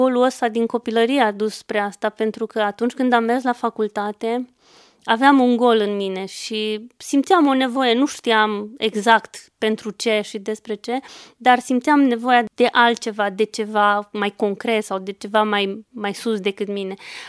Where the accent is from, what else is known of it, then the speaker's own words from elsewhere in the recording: Balș, Olt County, Romania; M-am născut într-un orășel din județul Olt, orașul Balș. Am copilărit acolo, dar și la sat, la bunici.